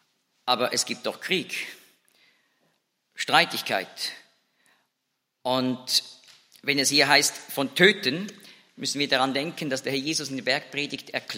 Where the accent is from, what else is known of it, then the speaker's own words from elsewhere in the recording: Zurich, Switzerland; als Teenager auf dem Zürcher Bahnhof